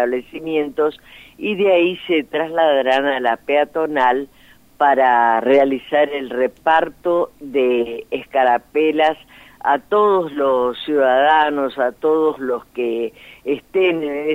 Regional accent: Argentina; Y nos distinguen como argentinos.

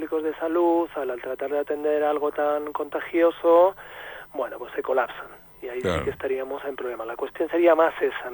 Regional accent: Madrid, Community of Madrid, Spain; now in Neuquén, Argentina; yo soy de Madrid, pero llevo viviendo 7 años ahí en Neuquén, y hemos venido a pasar un tiempito aquí

